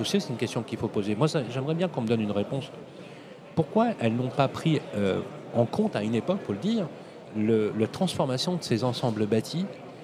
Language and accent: French; Vénissieux, Auvergne-Rhône-Alpes, France; born there; Moi, je suis né en Minguette. Moi, je suis né dans une des pires cités de France dans les années 60.